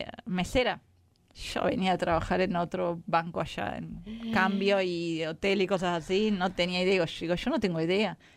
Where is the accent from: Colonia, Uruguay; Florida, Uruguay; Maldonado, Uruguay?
Maldonado, Uruguay; born there; De Uruguay, sí, nací en Maldonado, Uruguay, y sí, mi familia es de allá, están todos allá.